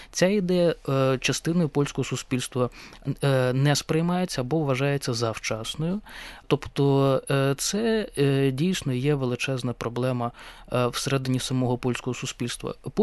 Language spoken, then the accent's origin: Ukrainian; Kharkiv, Kharkiv Oblast, Ukraine; Ну, я походжу з Харкова